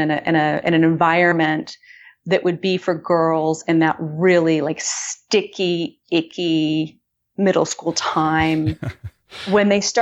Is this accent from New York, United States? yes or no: no; Austin, Texas, United States; when I moved back to my hometown of Austin.